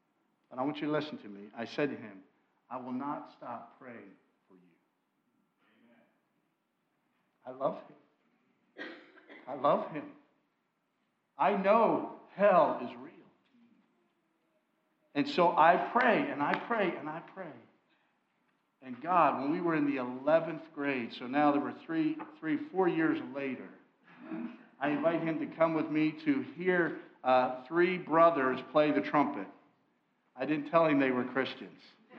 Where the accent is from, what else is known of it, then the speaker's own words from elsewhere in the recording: Valley Forge, Pennsylvania, United States; I grew up in this area pretty much. I was born in Valley Forge, Pennsylvania. And I grew up there, went to high school locally, not too far from here.